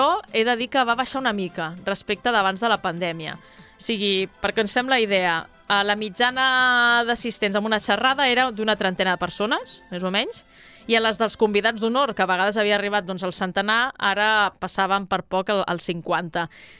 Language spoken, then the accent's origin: Catalan; Barcelona, Catalonia, Spain; som molts de Barcelona